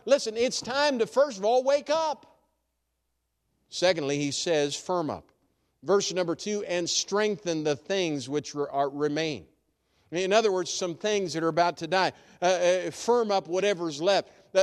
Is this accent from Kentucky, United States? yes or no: no; New Ulm, Minnesota, United States; growing up in New Ulm, the city that I grew up in, New Ulm, Minnesota, is I was well familiar with the need of having momentum.